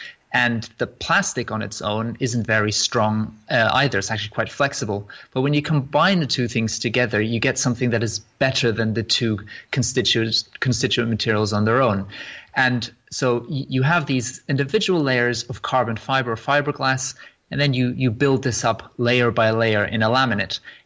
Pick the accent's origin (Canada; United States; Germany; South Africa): Germany; Frankfurt, Hesse; moved away as an adult; now in United Kingdom; So I'm originally from Germany, and I grew up in Frankfurt. And when I finished my German high school or sixth form, I decided to come to the UK, and I studied mechanical engineering at the University of Bath.